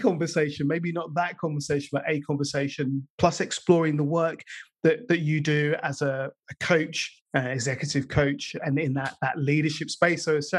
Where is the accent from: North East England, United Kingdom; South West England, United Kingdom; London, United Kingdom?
London, United Kingdom; growing up in North London, there was a kind of a sameness